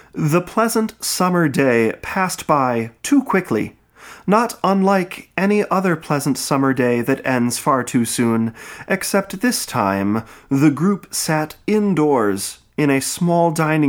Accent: Midwest, United States; probably because I'm from the Midwest, and I like treats.

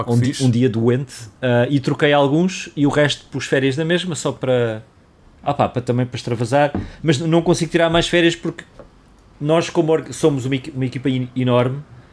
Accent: Portugal; Como típico português, ia para o Sul, para o Algarve.

